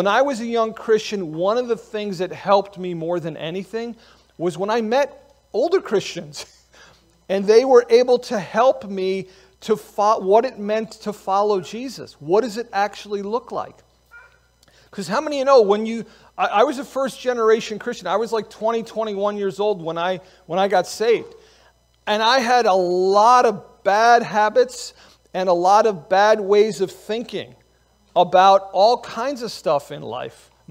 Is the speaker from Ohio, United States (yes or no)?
no; New York City, New York, United States; I grew up down in New York City. And, you know, we're just kind of loud down there.